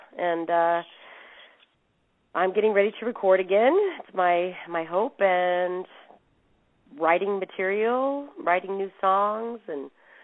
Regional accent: Kansas City, Missouri, United States; also born or lived in Great Bend / Omaha; But I grew up in Kansas City and in Omaha.

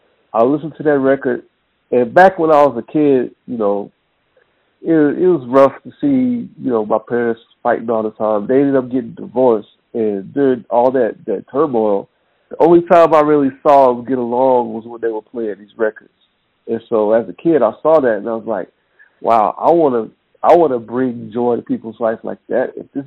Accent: Dallas, Texas, United States; So, yeah, born and raised in Dallas.

